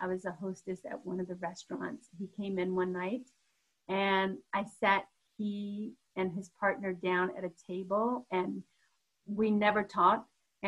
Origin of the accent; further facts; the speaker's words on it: Denver, Colorado, United States; I'm coming from Denver and you saw only Bronco football players